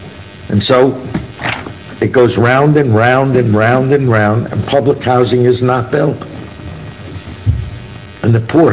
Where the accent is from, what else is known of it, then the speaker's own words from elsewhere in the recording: New York City, New York, United States; I come from New York, where I grew up, a nickel, I got on the subway, I could go hundreds of miles through four boroughs, actually, by subway.